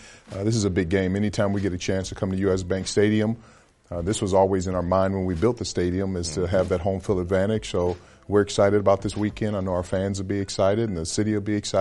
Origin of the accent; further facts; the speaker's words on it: Arizona, United States; I grew up in Arizona, and he played in the old Pac-8 in Oregon.